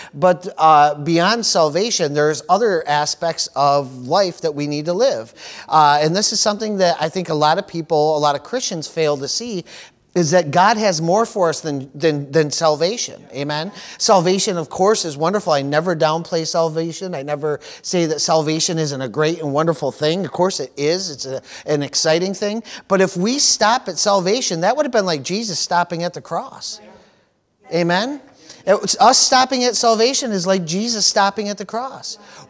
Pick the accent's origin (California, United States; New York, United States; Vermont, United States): New York, United States; Jamestown; You know, I grew up in Jamestown, New York, and Jamestown, New York was kind of centrally located.